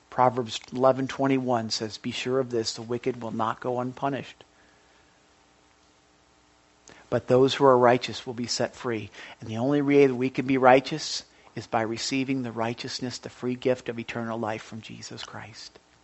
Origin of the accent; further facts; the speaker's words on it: United States; Listen, I'm very proud to be an American. I'm very thankful for being American.